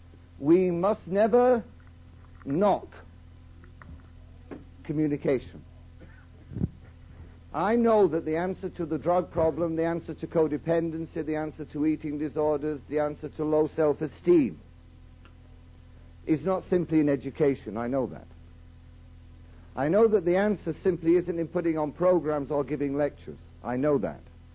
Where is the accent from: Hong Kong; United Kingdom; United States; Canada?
United Kingdom; England; you know I'm from England. You can tell the way I speak.